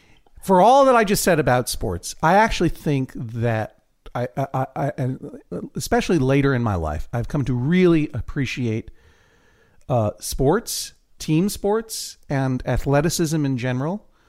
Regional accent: Boston, Massachusetts, United States; I'm from Boston. I'm with you.

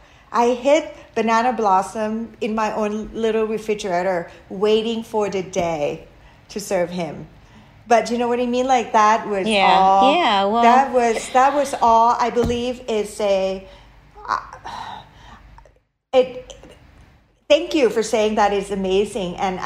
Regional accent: Thailand; English is a second language

